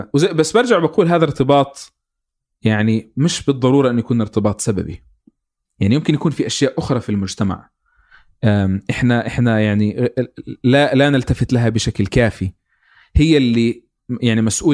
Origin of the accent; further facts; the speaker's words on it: Palestine; ممكن أنا كفلسطيني أروح للجامعة